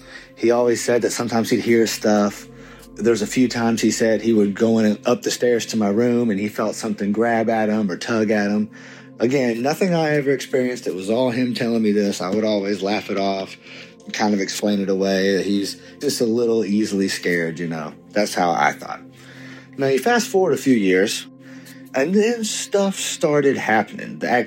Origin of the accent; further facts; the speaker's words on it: Kentucky, United States; from Kentucky. So my dad built my childhood home in the late 80s in a new neighborhood development.